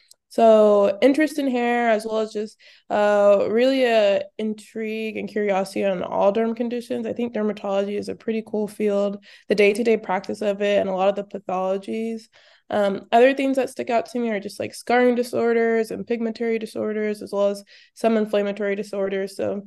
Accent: Oklahoma, United States; I was born and raised in Oklahoma. And then I went to med school as well as undergrad at UMKC in Kansas City.

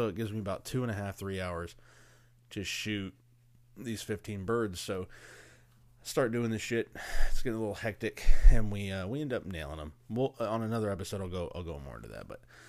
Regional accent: Houston, Texas, United States; I'm like, dude, we're from the Houston area.

